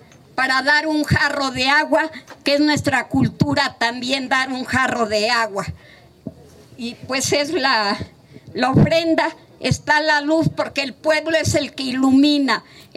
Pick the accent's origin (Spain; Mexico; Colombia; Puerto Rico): Mexico